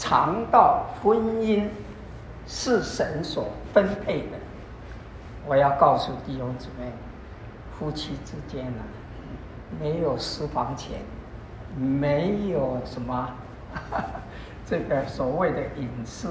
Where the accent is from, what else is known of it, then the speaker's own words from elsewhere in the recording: China; 我们中国人呢、啊，用一句话就是说“以身相许”，对不对？